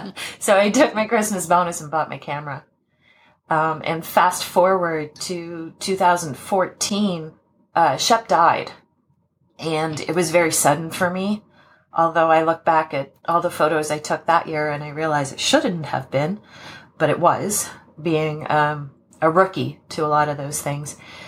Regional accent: Nova Scotia, Canada; I grew up in Canada, in Nova Scotia.

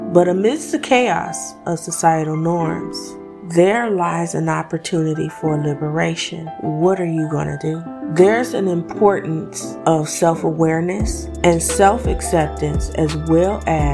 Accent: Compton, California, United States; I come from Compton, California, where the seasons pretty much kind of like we didn't really have a real winter.

